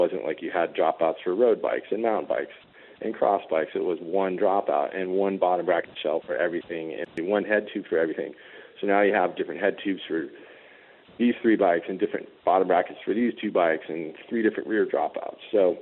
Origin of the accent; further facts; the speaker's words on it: San Rafael, California, United States; Well, I grew up in San Rafael, which is down in Marin County.